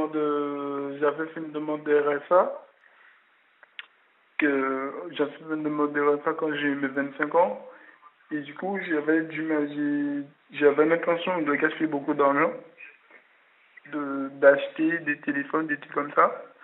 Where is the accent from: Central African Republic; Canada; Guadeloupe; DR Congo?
Guadeloupe; now in France; Je suis d'origine guadeloupéen, je suis d'origine de la Guadeloupe. Ça fait, je suis monté en France, ça fait déjà 3 ans.